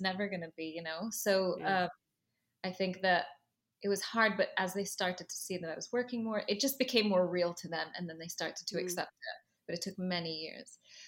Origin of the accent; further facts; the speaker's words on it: Dubai, United Arab Emirates; also born or lived in United Kingdom; now in New York, United States; Well, I was in LA. I grew up in Dubai. I went to London, went back to Dubai.